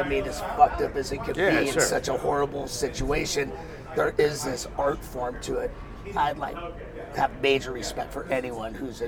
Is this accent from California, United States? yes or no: yes; Venice, California, United States; like, I grew up in Venice, and the whole … connection.